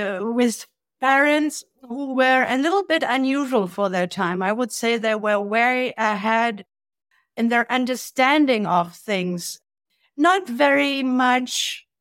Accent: Italy; also born or lived in Germany / Africa; I was raised in Italy and in Africa. I'm German born. I hardly lived there. So by the time I was six, I was speaking three languages pretty well. And I grew up in the Italy of the 70s

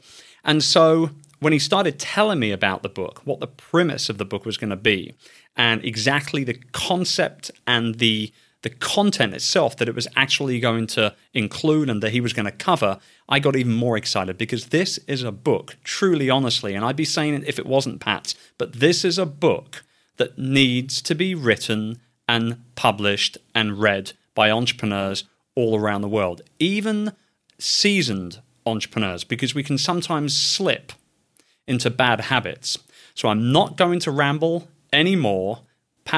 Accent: London, United Kingdom; It's going to be taking place on May 7 in my hometown of London in the United Kingdom.

